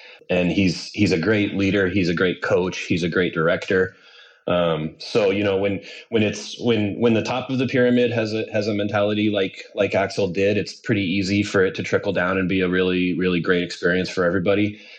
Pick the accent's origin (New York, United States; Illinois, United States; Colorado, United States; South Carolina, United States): Colorado, United States; Boulder; I grew up in Boulder, Colorado. I worked in bike shops for as long as I could